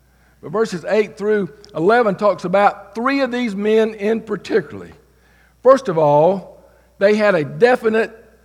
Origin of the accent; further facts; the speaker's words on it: Georgia, United States; I'm from Georgia originally, but I was up there pastoring.